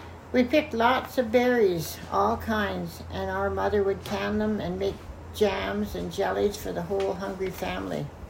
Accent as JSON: {"language": "English", "town": "Athabasca", "region": "Alberta", "country": "Canada", "tie": "born or raised there", "said": "I was born on January 29th, 1945 in Athabasca, Alberta. I'm the fifth living child of … We lived on a small farm in the district of Willow Ridge."}